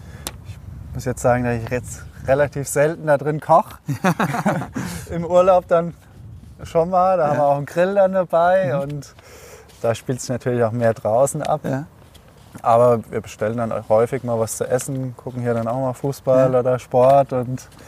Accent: Erbach, Hesse, Germany; aber ich komme ja aus Erbach

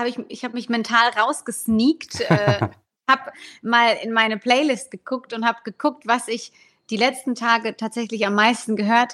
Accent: Germany; moved away; da ich natürlich auch Deutschland ist meine Heimat. Ich bin absolut großer Deutschland-Fan und merke dann auch, wenn ich irgendwie einen Moment zu lange hier bin, dass ich dann auch wirklich Heimweh bekomme.

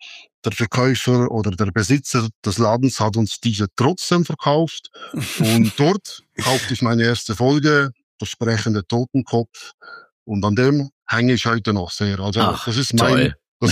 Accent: Visp, Valais, Switzerland; Ich bin in Visp aufgewachsen. Das ist, was soll ich sagen, etwa 20, 30 Autominuten, je nach Fahrweise, von dieser Staumauer entfernt.

